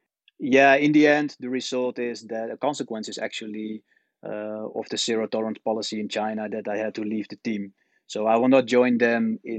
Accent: Netherlands; I'm born and raised in the Netherlands, right?

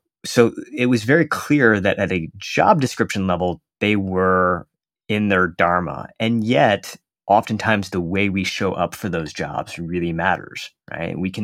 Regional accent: Michigan, United States; I grew up right outside of Detroit, Michigan, and you know, my town was hit hard during the past couple of economic recessions.

